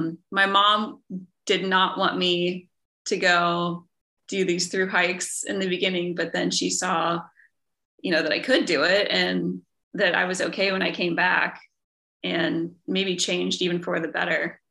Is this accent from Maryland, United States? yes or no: no; Dayton, Ohio, United States; I grew up in Dayton, Ohio. Not very exciting at all. No mountains. Not really any hills either.